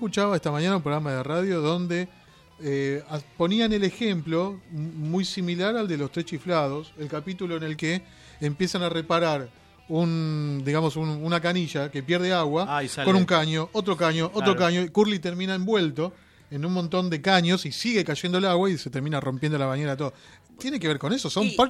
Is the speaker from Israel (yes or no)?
no; Monte Grande, Buenos Aires Province, Argentina; Soy de Monte Grande, ¿verdad?